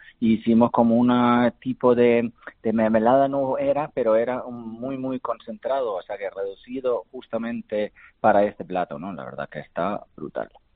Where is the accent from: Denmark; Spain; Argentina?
Denmark; como buen danés que soy